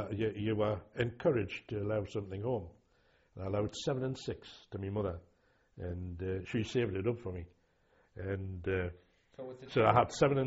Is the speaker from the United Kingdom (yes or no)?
yes; North East England, United Kingdom; accent: Geordie; But my accent was never extreme. It was never really pitmanic, but I think the Welsh were the nearest to the sort of more reasonable Geordie accent.